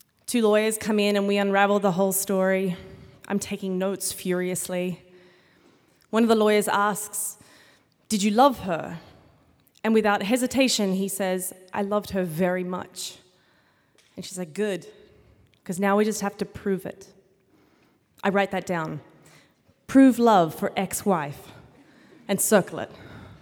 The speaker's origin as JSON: {"language": "English", "country": "Australia", "lives_now": "United States", "said": "Chuba is from Hungary. I am from Australia. When I meet Americans, the question is, where are you from?"}